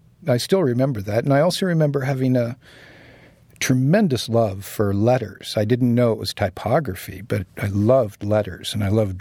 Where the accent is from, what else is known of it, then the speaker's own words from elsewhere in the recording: San Diego, California, United States; I grew up in San Diego. But from the time I was about 10, I really wanted to live in New York.